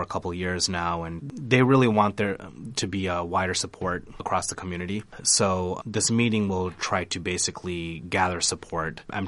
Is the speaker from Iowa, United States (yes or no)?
yes; Ames, Iowa, United States; I grew up in Ames. I have stuck around, and I wanted to try to start doing things that'll make Ames a better place.